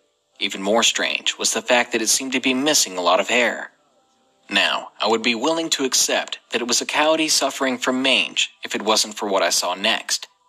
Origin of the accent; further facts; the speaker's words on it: Nevada, United States; I'm Native American, and I live in northern Nevada, in a rural area, so I grew up near animals and the outdoors.